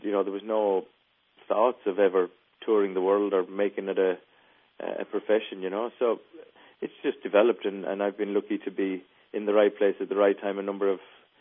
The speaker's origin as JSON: {"language": "English", "region": "England", "country": "United Kingdom", "moved": "yes", "lives_now": "Ireland", "said": "I am indeed originally from England, but my parents are from Ireland. They're from the west of Ireland in County Clare, which is where I live now. I came back to the county where my parents were born, and I'm living here now for"}